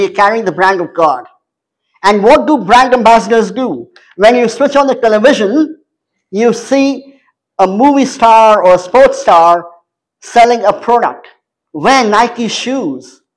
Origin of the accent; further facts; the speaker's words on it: India; I come from India. We have a majority of Hindu people, and so karmic philosophy is very prevalent over there.